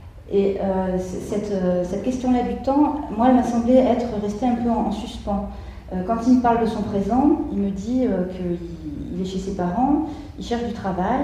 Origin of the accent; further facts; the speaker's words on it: Mostaganem, Mostaganem Province, Algeria; now in France; Je viens de Mostaganem, c'est une ville. Ça fait longtemps que je n'y suis pas allée.